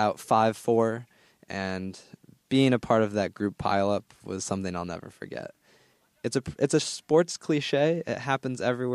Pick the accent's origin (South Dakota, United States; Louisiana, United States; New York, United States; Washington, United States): New York, United States; Rochester; I'm from Rochester, New York. I just returned to the US from playing professional soccer in Kabul, Afghanistan.